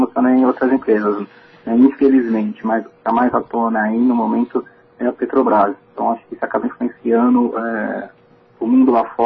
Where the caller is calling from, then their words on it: São Paulo, Brazil; Eu sou de São Paulo, aqui da região da Berrini.